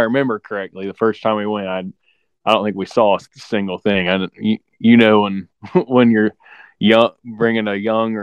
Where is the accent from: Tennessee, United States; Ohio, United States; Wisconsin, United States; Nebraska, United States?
Ohio, United States; Marysville; I was born and raised in Marysville, went to a little farm school called Fairbanks High School. We did drive your tractor to school day, all that kind of that stuff. But we just live in a rural part of Ohio.